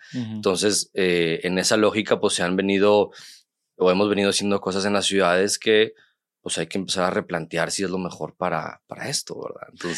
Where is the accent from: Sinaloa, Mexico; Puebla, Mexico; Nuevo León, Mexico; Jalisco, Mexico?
Nuevo León, Mexico; Monterrey; born there; Sí, pues yo nací aquí en Monterrey.